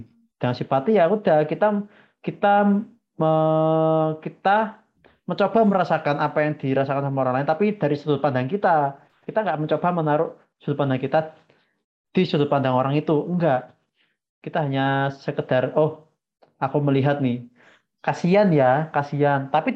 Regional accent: Java, Indonesia; Kalau dari sudut pandangku mungkin dulu sebagai orang Jawa ya, sebagai orang Jawa.

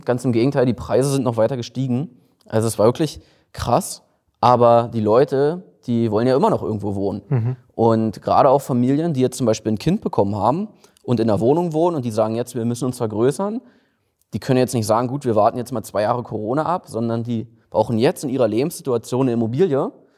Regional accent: Brandenburg, Germany; now in Berlin, Germany; Also ich komme ja ursprünglich aus Brandenburg. Da bin ich zur Schule gegangen

